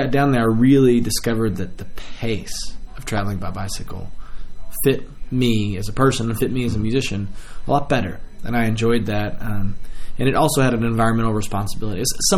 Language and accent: English; Lexington, Kentucky, United States; You know, I growing up in Lexington, I went to the School for Creative and Performing Arts and lived and breathed theater for about 5 years.